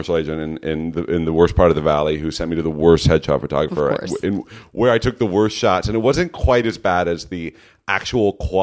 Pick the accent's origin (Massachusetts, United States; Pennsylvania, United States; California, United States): California, United States; I'm from the Bay Area.